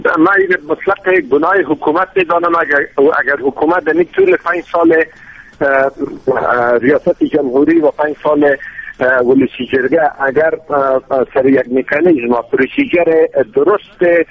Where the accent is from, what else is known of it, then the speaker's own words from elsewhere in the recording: Afghanistan; د یو افغان په حیث باندې، د یو سپینګیري په حیث باندې زه لاړم.